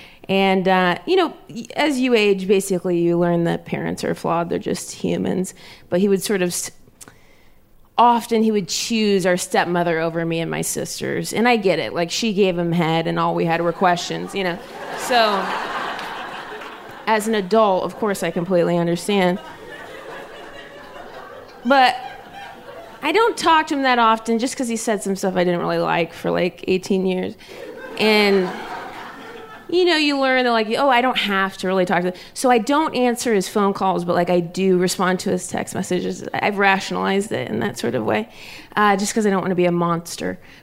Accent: Ohio, United States; We grew up in Ohio, and I don't know if they're native to that land or what

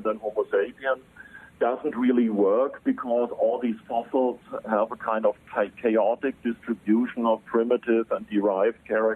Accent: Böbling, Baden-Württemberg, Germany; English is a second language; moved away as an adult; now in Austria; In southern Germany, close to Stuttgart, at a town that probably nobody knows in America. It's called Böbling, but it's maybe better known for the factory that is there. That's the Mercedes-Benz factory. So that's the place where I grew up.

